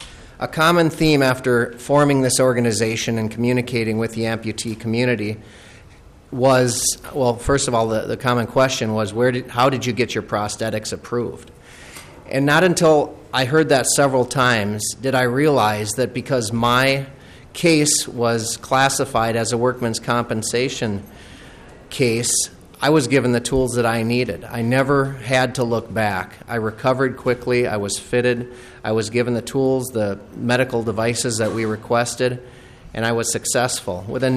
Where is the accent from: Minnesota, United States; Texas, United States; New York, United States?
Minnesota, United States; Shakopee; I'm from Shakopee, Minnesota, where I reside with my wife and three kids.